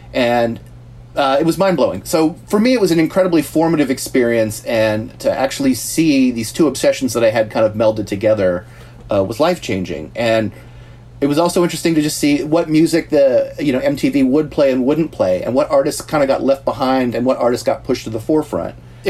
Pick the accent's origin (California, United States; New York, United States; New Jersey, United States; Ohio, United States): California, United States; I grew up in the Bay Area, and there's a very huge classic rock presence, or there was, at least in the 70s, on FM radio